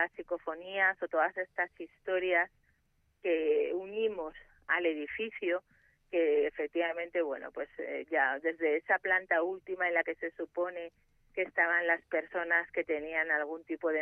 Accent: Basque Country, Spain; en la mitología vasca, en mi tierra, era habitual enterrar a los niños recién nacidos y fallecidos.

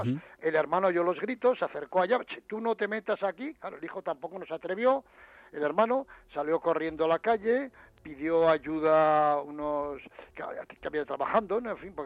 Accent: Pamplona, Navarre, Spain; yo soy navarro, de Pamplona, y ocurrió muy cerquita, a unos 10 kilómetros de Pamplona

